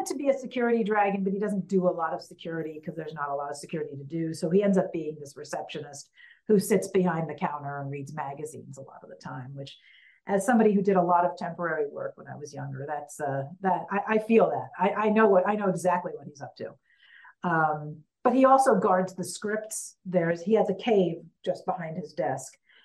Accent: Maryland, United States; And she's an American transplanted, and she's from my home state of Maryland, all of which are coincidences.

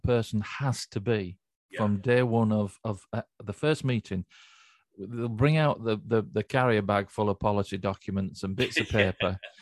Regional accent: Yorkshire and the Humber, United Kingdom; as a Yorkshireman

